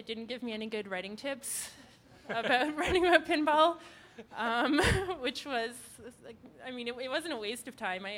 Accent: Ottawa, Ontario, Canada; now in Toronto, Canada; I'm from Ottawa

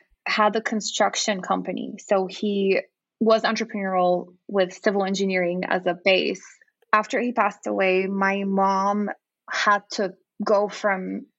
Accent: Lima, Peru; at the time when I was growing up in Lima

